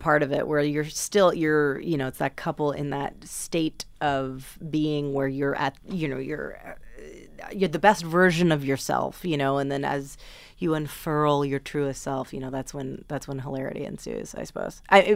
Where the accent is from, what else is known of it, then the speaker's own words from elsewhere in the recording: New York, United States; I'm, you know, born and raised in New York